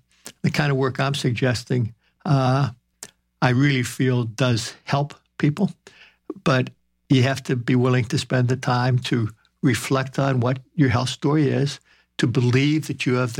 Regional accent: Midwest, United States; I grew up in the Midwest where grandmothers used to like to feed their grandsons

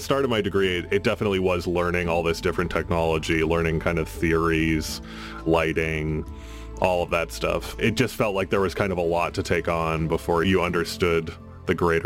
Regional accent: Edmonton, Alberta, Canada; I grew up in Edmonton.

